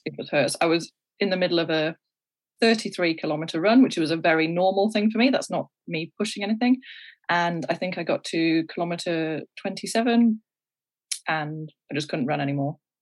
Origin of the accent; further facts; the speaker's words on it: United Kingdom; So I could, being British, I could get a working holiday visa for New Zealand and or Canada, but they have to be done before I turn 30.